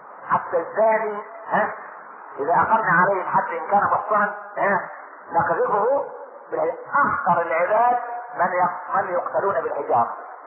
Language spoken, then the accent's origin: Arabic; Egypt; عشان احنا ما كناش كمصريين